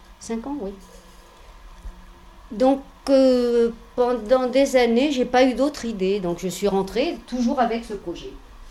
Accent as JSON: {"language": "French", "country": "Algeria", "said": "je suis algérienne, oui, bien sûr."}